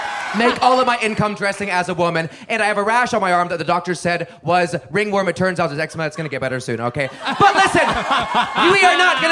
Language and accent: English; Dallas, Texas, United States; born there; I was born in Dallas